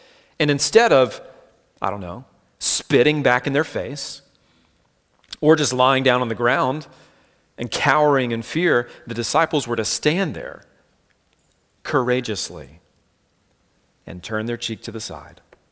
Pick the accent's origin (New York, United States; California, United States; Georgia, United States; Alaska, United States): Georgia, United States; Savannah; and I'm from Savannah, Georgia, so I mostly know St. Patrick's Day for the big parade and rowdy tourists